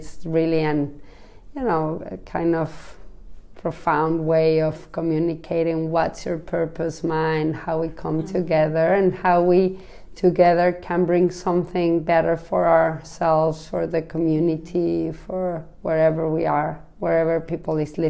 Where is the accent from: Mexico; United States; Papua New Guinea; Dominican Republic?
Mexico; I come from Mexico, and of course in Mexico that it's even more because it's still Latin America